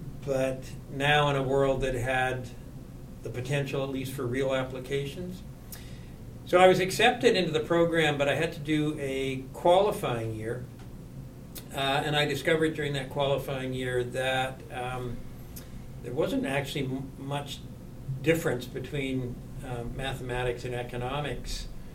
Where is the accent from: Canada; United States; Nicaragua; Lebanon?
Canada; West Vancouver, British Columbia; I grew up in West Vancouver, and most of my schooling was in West Vancouver. I graduated in 1965 from West Van Senior Secondary.